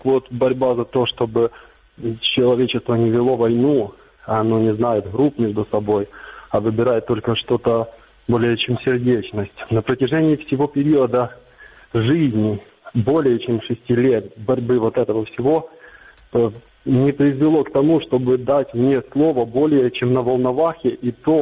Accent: Lebedyn, Cherkasy Oblast, Ukraine; born there; Я родился в центре Украины, в Черкасской области, в Шполянском районе, в поселке Лебеды.

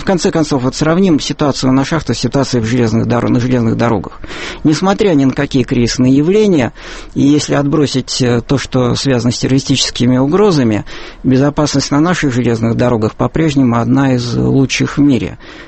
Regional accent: Saint Petersburg, Russia; Ну, как петербуржец, как всякий петербуржец, я считаю, что это очень неприятная история.

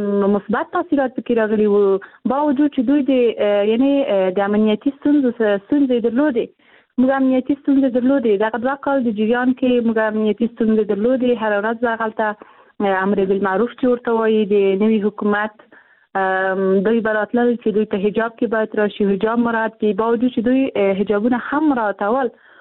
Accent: Afghanistan; born there; زه په افغانستان کې پیدا شوم زه د افغانستان یو جلی

